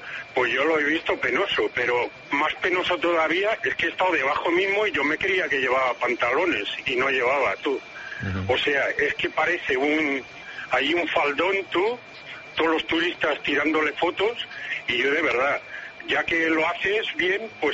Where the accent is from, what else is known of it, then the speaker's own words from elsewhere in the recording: Rubí, Catalonia, Spain; Soy de Rubí.